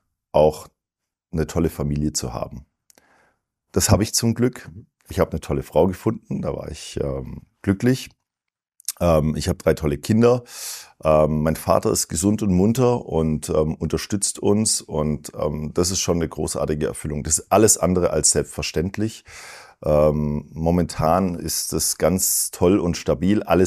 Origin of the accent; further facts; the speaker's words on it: Baden-Württemberg, Germany; Mit 6 konnte ich schon Spätzle schaben. Das muss man vielleicht als Schwabe irgendwann mal lernen, aber ich konnte schon mit 6.